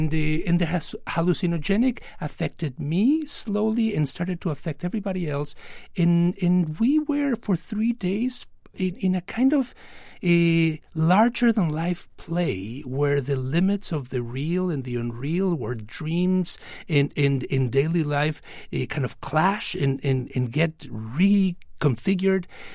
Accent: Mexico; I'm from Mexico

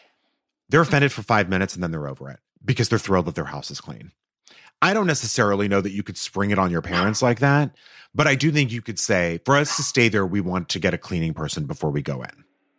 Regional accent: Canada; My mom is from Japan. I was raised in Canada.

